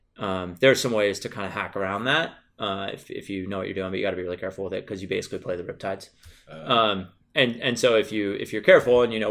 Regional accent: Allen, Washington, United States; born there; So I was born out on the Olympic Peninsula.

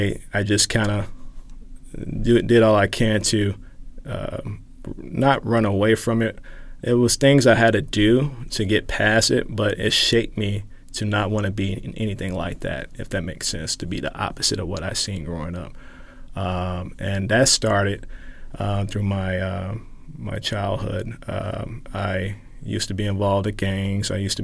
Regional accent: Chicago, Illinois, United States; I'm originally from Chicago, on the west side of Chicago is where I was born and raised.

